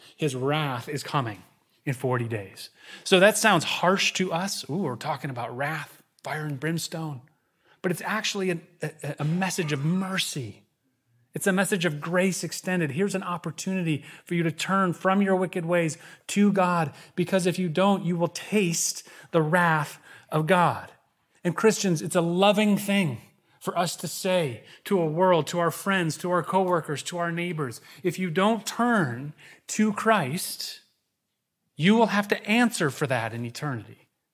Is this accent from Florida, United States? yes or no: no; Holland, Michigan, United States; moved away; also born or lived in New York City; I'm remembering right now when I moved from Holland, Michigan, my small hometown. Where did I land? New York City. There I was in Manhattan, wide-eyed and wondering, wow, I am small town boy in the big city.